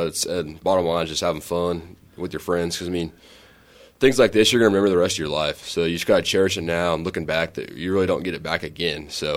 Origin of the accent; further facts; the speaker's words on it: Kansas, United States; So just kind of growing up in Kansas and, I mean, not necessarily having, like, the same lifestyles down there